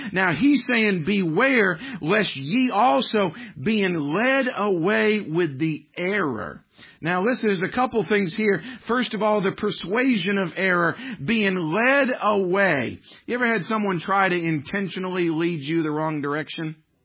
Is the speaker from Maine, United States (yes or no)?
yes; Maine, United States; I can't say I ever did this growing up in Maine, just be honest with you